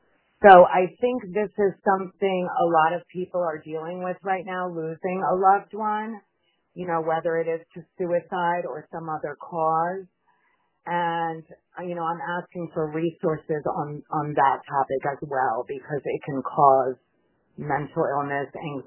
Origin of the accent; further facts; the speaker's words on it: Gladwyne, Pennsylvania, United States; I'm from Gladwine.